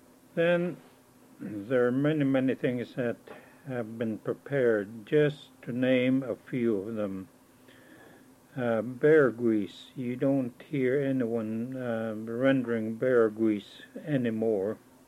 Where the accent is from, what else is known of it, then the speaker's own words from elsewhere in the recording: Hector Island, Alaska, United States; born there; I'm 66 years old. I was born in Hector Island outside of Carheen on Prince of Wales. But Cake is where my roots are.